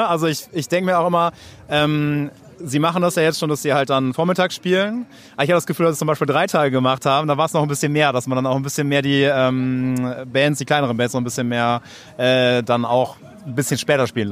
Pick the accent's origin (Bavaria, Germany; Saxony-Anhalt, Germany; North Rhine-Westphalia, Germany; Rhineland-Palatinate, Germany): North Rhine-Westphalia, Germany; Cologne; Ich komme aus Köln.